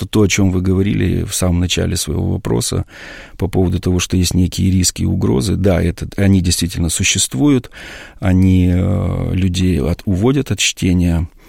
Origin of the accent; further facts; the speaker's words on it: Moldova; Это в Молдавии, да, в моем родном городе.